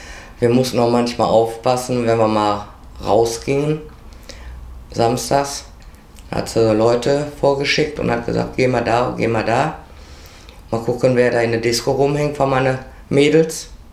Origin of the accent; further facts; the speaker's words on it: Essen, North Rhine-Westphalia, Germany; born there; bin am 22.03.55 geboren in Essen.